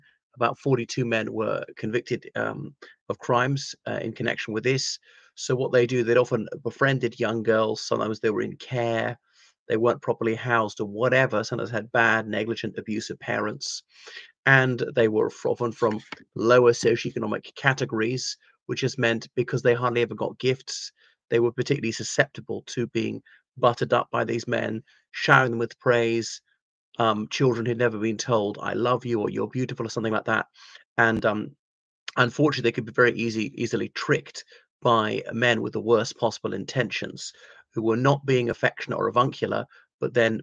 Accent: Ireland; from Ireland.

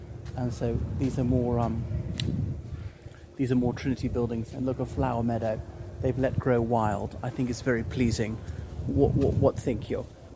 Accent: Ireland; from Ireland.

